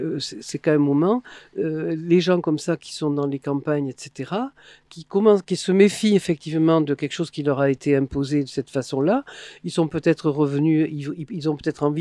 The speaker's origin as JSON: {"language": "French", "town": "Montpellier", "region": "Occitanie", "country": "France", "tie": "born or raised there", "said": "je suis native de Montpellier, je suis partie mais revenue."}